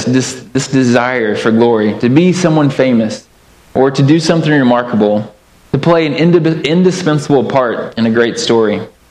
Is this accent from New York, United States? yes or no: no; Kentucky, United States; When I was a boy, like almost all boys growing up in Kentucky, I loved my Kentucky Wildcats.